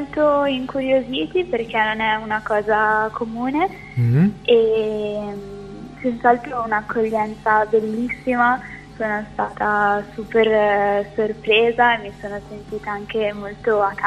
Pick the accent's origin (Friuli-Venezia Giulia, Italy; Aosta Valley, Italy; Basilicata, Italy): Aosta Valley, Italy; Io sono una cantautrice, sono della Valle d'Aosta